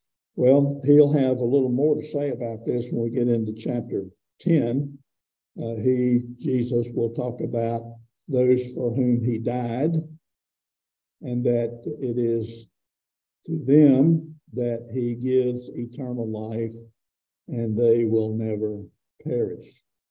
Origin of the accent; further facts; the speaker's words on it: United States; I mean, I'm American. That's one thing going for me, or it used to be.